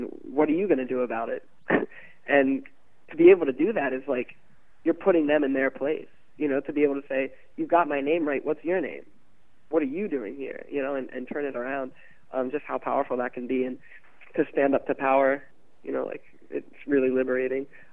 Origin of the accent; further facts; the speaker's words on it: Towson, Maryland, United States; in my hometown, Towson, Baltimore County